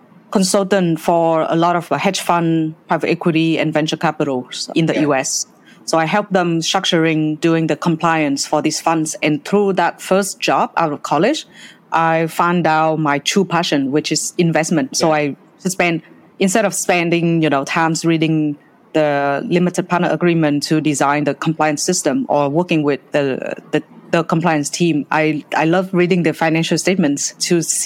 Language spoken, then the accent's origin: English; Vietnam; based in Vietnam, you know, my home country, my home market